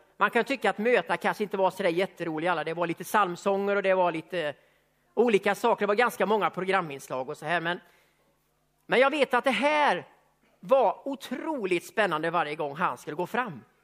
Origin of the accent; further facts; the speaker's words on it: Västra Götaland County, Sweden; På Västgötaslätten, där jag är uppvuxen.